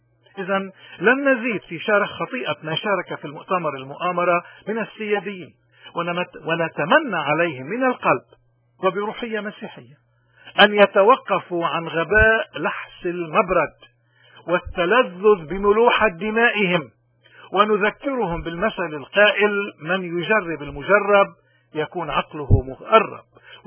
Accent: Lebanon; ونحن مش من اللي حدا بيقدر يستغبينا كلبنانيين. اللبناني ذكي كتير

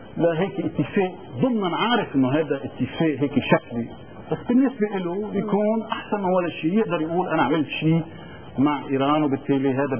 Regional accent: Lebanon; بحقنا كلبنانيين شيعة،

